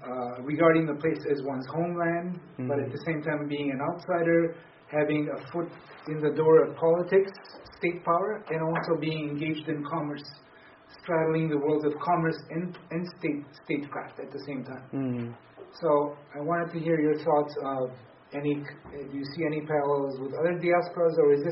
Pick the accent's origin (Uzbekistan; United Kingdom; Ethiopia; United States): Ethiopia; I remember growing up in Ethiopia. I'm sure other Ethiopian Armenians here will corroborate what I'm saying